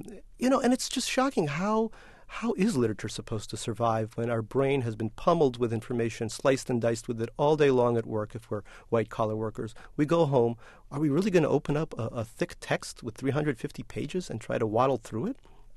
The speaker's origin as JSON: {"language": "English", "country": "Russia", "tie": "born or raised there", "lives_now": "United States", "said": "I was very, very sick when I was growing up in Russia."}